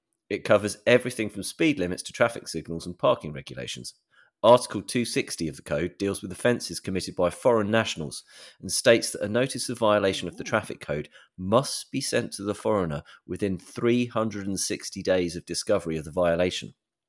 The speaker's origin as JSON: {"language": "English", "country": "United Kingdom", "said": "I said, but I'm British."}